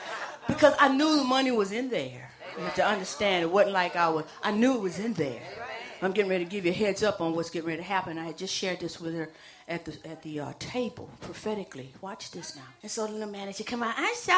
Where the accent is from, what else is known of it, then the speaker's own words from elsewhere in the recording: Louisiana, United States; because I'm from Louisiana and I don't particularly like a particular team